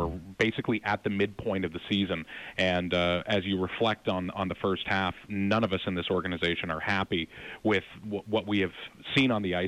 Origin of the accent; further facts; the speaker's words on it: Canada; Well, as a Canadian myself, it's difficult to ignore it.